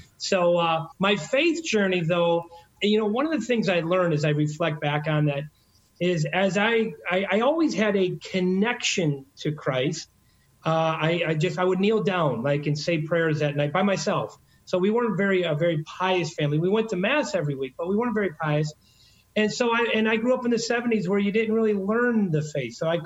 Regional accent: Detroit, Michigan, United States; I was born in Detroit. He worked in the city for the big three

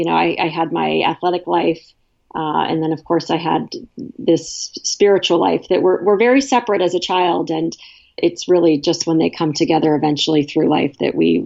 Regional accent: Arizona, United States; Now, growing up in Arizona, that is a term I had never heard of before

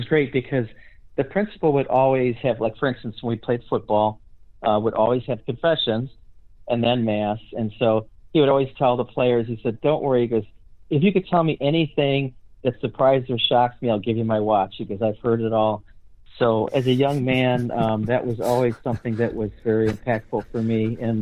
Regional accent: Joliet, Illinois, United States; born there; I was born in Joliet, Illinois. We had four kids, an older brother, an older sister, and a younger sister.

